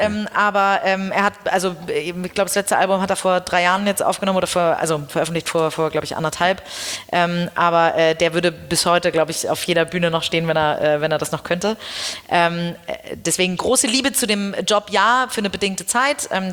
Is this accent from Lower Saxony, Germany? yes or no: no; Hamburg, Germany; Ich selber bin in Hamburg im UKE geboren, bin hier aufgewachsen, zur Schule gegangen, habe hier studiert und hier meine Firma gegründet. Das heißt, ich bin aus Hamburg eigentlich nie ganz weggekommen.